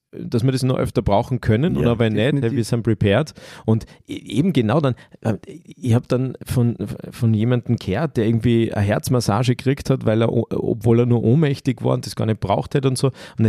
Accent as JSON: {"language": "German", "region": "Salzburg", "country": "Austria", "said": "Man weiß es ja als Salzburger"}